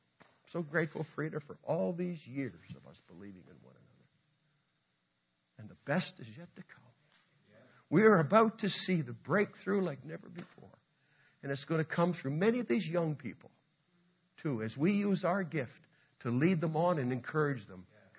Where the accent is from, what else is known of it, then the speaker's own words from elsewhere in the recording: Saskatchewan, Canada; also born or lived in Sarnia, Ontario / Alberta; But seeing we're from Saskatchewan, I was actually born in Sarnia, Ontario, but I was raised in Alberta, Saskatchewan. And my wife does come from Saskatchewan, so we are from that, and we call ourselves Westerners because of it originally.